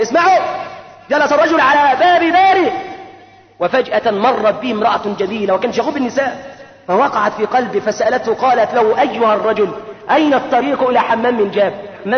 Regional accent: Egypt; حتى لا نفاجئ أمريكا عندنا في مصر. يا أهل مصر اتقوا الله عز وجل

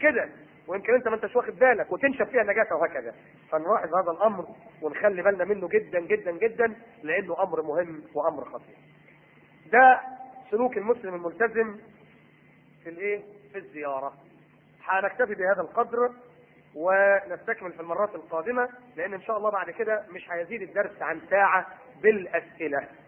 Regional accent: Alexandria, Alexandria Governorate, Egypt; ما اعرفش هنا عندنا في اسكندريه حاطين العدادات جوه البيوت

